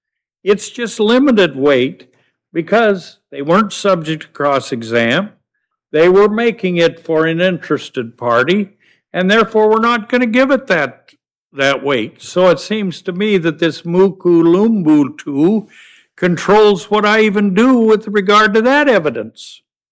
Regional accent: Idaho, United States; because I'm from Idaho and don't say these very well at all

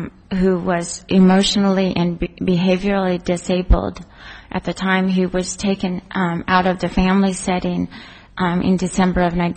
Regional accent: Reno, Nevada, United States; from Reno, Nevada

